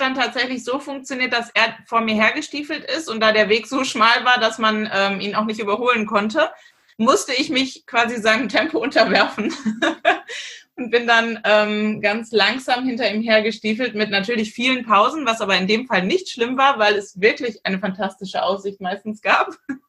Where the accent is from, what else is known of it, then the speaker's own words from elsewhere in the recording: North Rhine-Westphalia, Germany; Und geboren bin ich auch gar nicht hier in Süddeutschland, sondern ich komme gebürtig aus Nordrhein-Westfalen und bin auch dort in der Großstadt aufgewachsen und habe dann auch danach mein weiteres Leben eigentlich fast nur in Großstädten verbracht